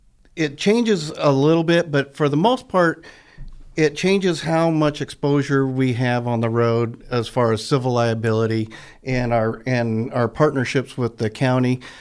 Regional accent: Port Angeles, Washington, United States; Well, first and foremost, I was born and raised in Port Angeles.

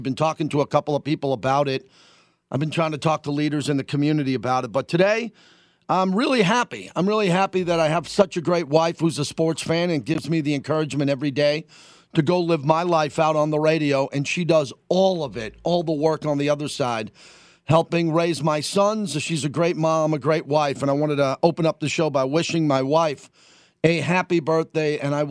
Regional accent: New York, United States; Growing up in New York as a baseball player, as a kid, and there was always rainouts

